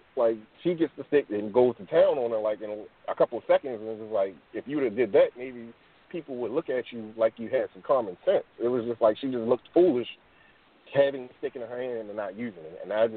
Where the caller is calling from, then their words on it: Baltimore, Maryland, United States; calling from Baltimore.